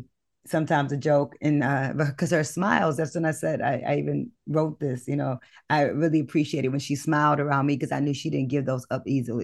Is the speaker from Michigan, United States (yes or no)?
yes; Detroit, Michigan, United States; I'm from Detroit.